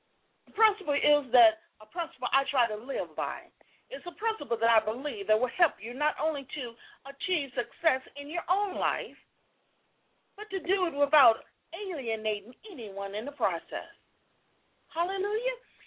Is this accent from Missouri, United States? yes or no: yes; Missouri, United States; I'm from Missouri, the show me state.